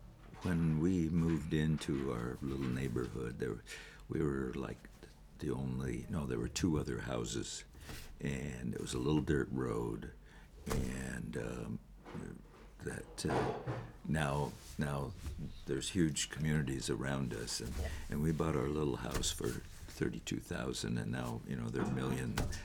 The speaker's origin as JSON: {"language": "English", "town": "Browns Point", "region": "Washington", "country": "United States", "said": "I'm from Browns Point. I'm from Dash Point."}